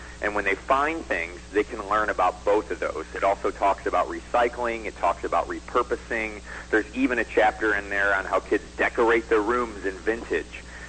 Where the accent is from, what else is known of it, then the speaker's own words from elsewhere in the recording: United States; I was thinking to myself, I'm the American picker.